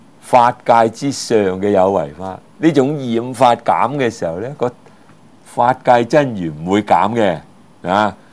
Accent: China; 其實我哋中國人講咩啊？性本善啊嘛

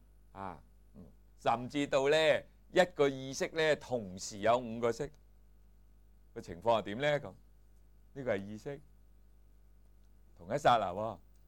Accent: China; 所以我们中国人说心不在焉，视而不见的

